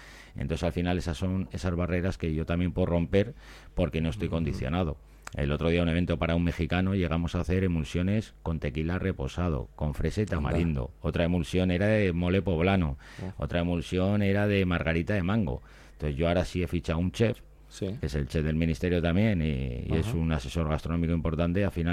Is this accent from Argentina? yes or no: no; Bilbao, Basque Country, Spain; Al final yo digo que soy de Bilbao, ¿no?